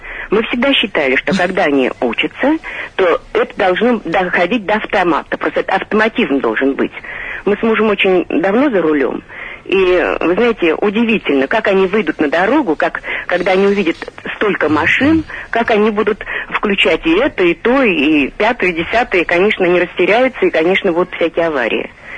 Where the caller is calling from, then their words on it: Saint Petersburg, Russia; Я из Ленинграда, из